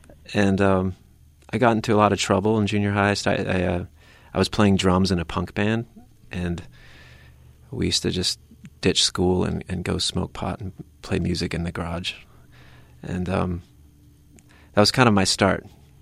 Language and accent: English; Santa Maria, California, United States; Well, I grew up in Orchid, which not many people know where that is. And so I grew up living there and in Santa Maria.